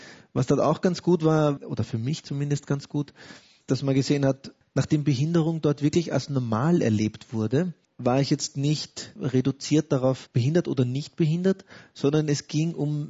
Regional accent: Vienna, Austria; Also ich bin im Arsenal aufgewachsen. Jemand, der das Arsenal kennt, weiß, dass das Arsenal ein eigenes Dorf in Wien ist.

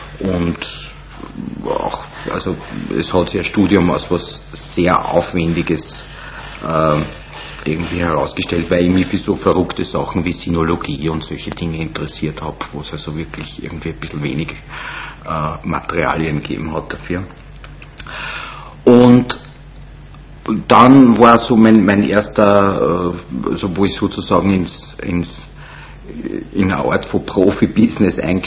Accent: Melk, Lower Austria, Austria; also born or lived in Vienna; die Oberstufe im Stift Melk. Ja, da bin ich dann wieder an meinen Geburtsort zurückgekehrt.

